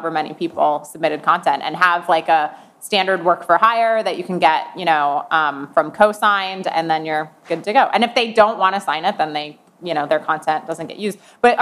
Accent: Milwaukee, Wisconsin, United States; Like I'm at least from Milwaukee, basically.

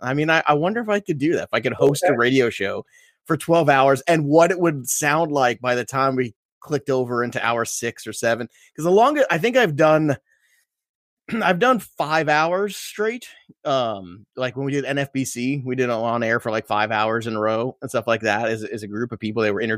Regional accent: Brooklyn, New York, United States; I could talk all day. I'm an Italian from Brooklyn. If I can't talk all day, then all hope is lost.

